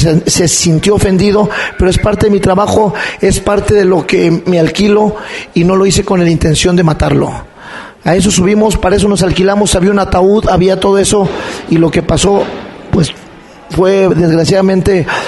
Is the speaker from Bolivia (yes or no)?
no; Mexico; yo también soy mexicano. Yo también tengo por qué defender esa bandera.